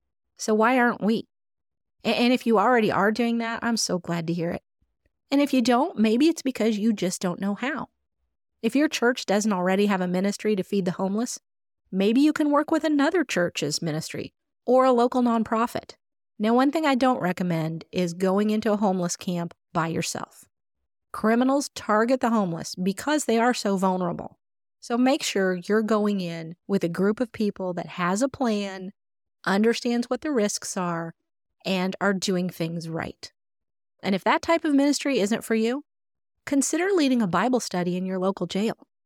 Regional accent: Indiana, United States; I was raised in Indiana, so a lot of the places and names are very familiar to me.

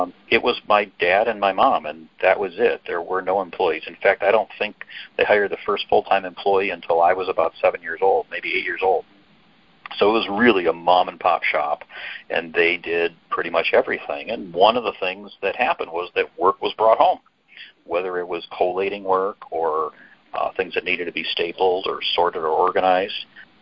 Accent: Cleveland, Ohio, United States; I live in a suburb of Cleveland, Ohio. It's actually the same suburb that I was born in. I was born probably about a block and a half from where I live right now.

